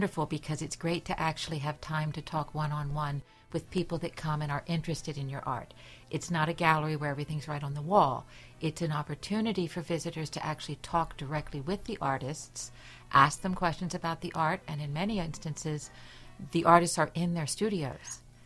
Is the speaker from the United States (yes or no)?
yes; Maryland, United States; also born or lived in New York City; Actually, I'm not a native myself. I grew up in Maryland, lived in New York City for many years, and my husband and I moved to Wayne County because we wanted a more rural area to raise our kids.